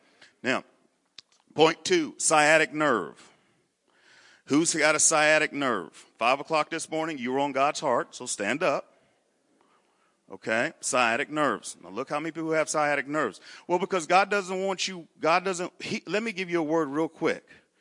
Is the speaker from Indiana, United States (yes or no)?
yes; Anderson, Indiana, United States; also born or lived in Missouri; I'm from Anderson, Indiana. So I am most of my family is from Indiana.